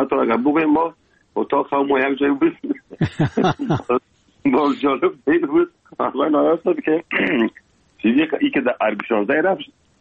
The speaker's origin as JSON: {"language": "Persian", "country": "Afghanistan"}